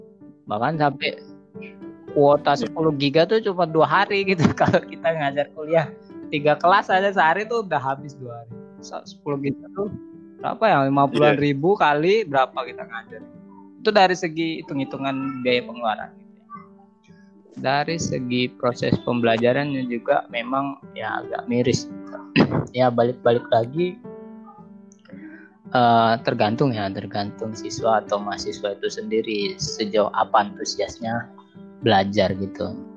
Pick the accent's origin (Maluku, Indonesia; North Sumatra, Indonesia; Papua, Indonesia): North Sumatra, Indonesia; Medan; asal dari Medan ya.